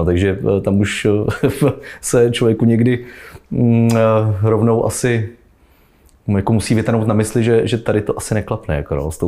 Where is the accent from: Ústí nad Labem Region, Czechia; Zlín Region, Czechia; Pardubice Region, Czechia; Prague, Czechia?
Ústí nad Labem Region, Czechia; Děčín; pocházím z Děčína